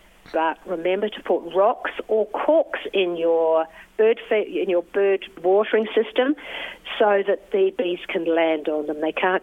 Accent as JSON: {"language": "English", "country": "New Zealand", "tie": "born or raised there", "moved": "yes", "said": "I grew up in New Zealand and there were lots of bumblebees when I grew up there. I haven't been living in New Zealand for 40 years"}